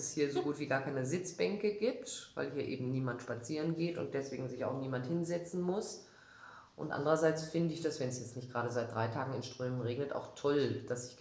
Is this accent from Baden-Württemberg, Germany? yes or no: no; Berlin, Germany; now in Southern Germany; was ich in meiner Heimat nicht war und was ich hier, bin ich die Zugezogene, die Fremde, die Berlinerin in Süddeutschland